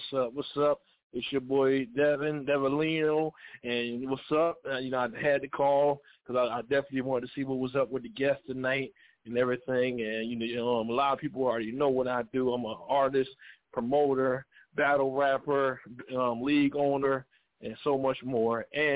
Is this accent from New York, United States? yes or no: no; Philadelphia, Pennsylvania, United States; moved away as an adult; now in New Jersey, United States; I was raised out there. I was raised in North Philly. Yeah, I was down near. Probably since I was all the way in my 20s, my early 20s, and then I moved to New Jersey.